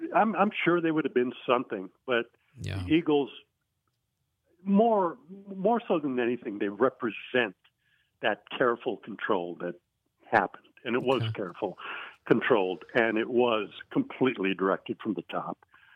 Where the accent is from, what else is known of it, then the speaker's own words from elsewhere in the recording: Philippines; I grew up in the Philippines.